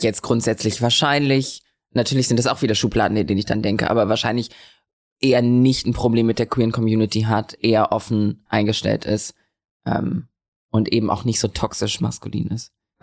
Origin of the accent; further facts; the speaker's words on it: Lübeck, Schleswig-Holstein, Germany; born there; Nee, ich bin in Lübeck geboren.